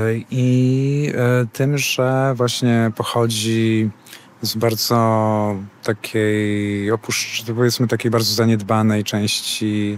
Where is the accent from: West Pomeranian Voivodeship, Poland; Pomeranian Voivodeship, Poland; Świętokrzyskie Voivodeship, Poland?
Świętokrzyskie Voivodeship, Poland; Ostrowiec Świętokrzyski; Ja też pochodzę z małego miasta, z Podostrowca Świętokrzyskiego, który też jest tutaj niedaleko i też z robotniczej rodziny.